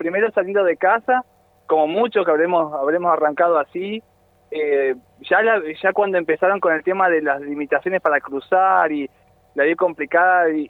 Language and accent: Spanish; Trelew, Chubut, Argentina; also born or lived in Lanús; en Buenos Aires. Viví muy poquito tiempo, tengo muy poquitos recuerdos de Buenos Aires, pero sí, nací allá y después a los años nos vinimos para el sur, en Trelew, donde más viví.